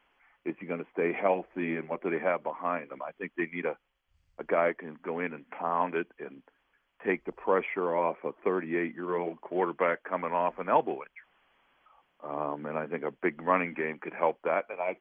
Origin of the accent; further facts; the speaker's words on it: Cornwall, Pennsylvania, United States; We moved when I was seven, so I grew up in a little town called Cornwall, Pennsylvania, in Lebanon County, Joe.